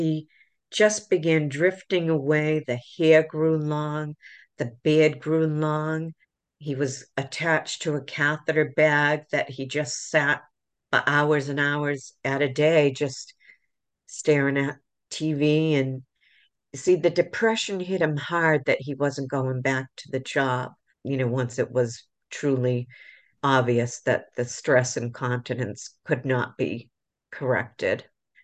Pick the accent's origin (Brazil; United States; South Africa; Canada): United States; Worcester, Massachusetts; Growing up in Worcester, I feel like we're neighbors.